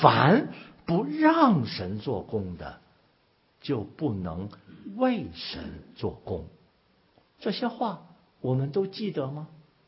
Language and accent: Chinese; China; 我们从中国来的，就尤其是新移民啊，